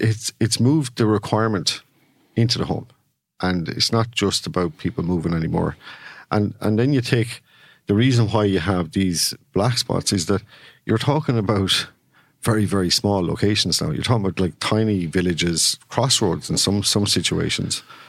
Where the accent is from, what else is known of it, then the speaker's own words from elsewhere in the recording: Carlow, Leinster, Ireland; I think, well, whatever Leash win, and I'm from Carlow, so I think I'd be certainly hoping for a while.